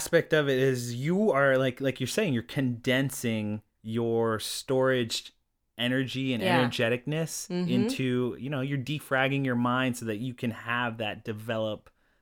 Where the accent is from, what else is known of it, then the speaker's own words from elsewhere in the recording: Arizona, United States; We want people who love Arizona. And that's why we started this is that I'm from here. I grew up on the Indian reservation up north.